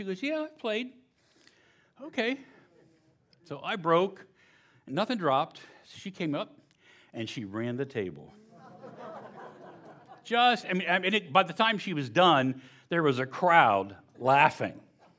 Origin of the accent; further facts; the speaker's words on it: West Virginia, United States; Growing up in West Virginia, we had a septic system. Yes, we had indoor plumbing. Eventually.